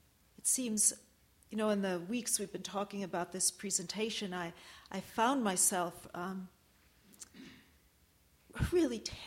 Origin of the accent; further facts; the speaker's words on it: Buffalo, New York, United States; I grew up in Buffalo, and when I grew up in Buffalo, it was mired in depression, in the economic depression, psychological depression too probably, in the 70s.